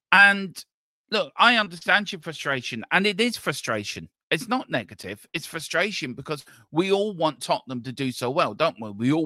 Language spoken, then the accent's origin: English; Ireland; We're both Irish, so don't insult us. Don't become an insulter calling us English here. We're both Irish.